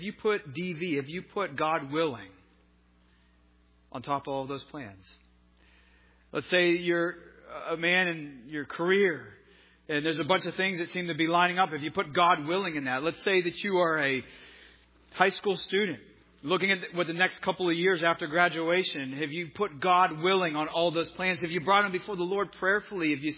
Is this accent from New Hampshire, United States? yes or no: no; Pittsburgh, Pennsylvania, United States; born or raised there